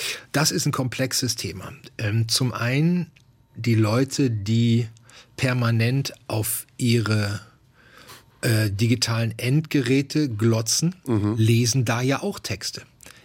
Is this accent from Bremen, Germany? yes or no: no; North Rhine-Westphalia, Germany; ich komme aus dem Ruhrgebiet, Bergarbeiterfamilie, bei uns zu Hause gab es keine Bücher